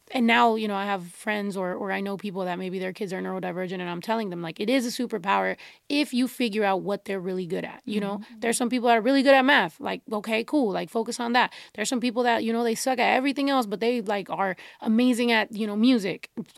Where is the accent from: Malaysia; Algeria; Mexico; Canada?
Mexico; now in United States; We grew up in Mexico